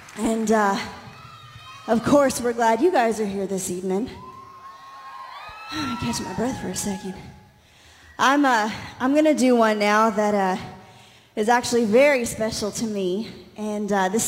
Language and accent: English; Checotah, Oklahoma, United States; It's by a guy that's actually from my hometown of Shakota, Oklahoma.